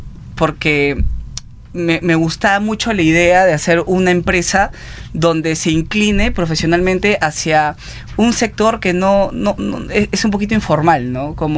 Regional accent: Lima, Peru; No, soy de Lima, pero...

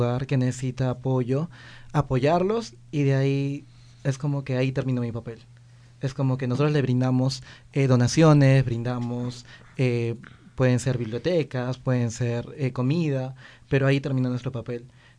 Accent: Arequipa, Peru; porque yo crecí en Arequipa

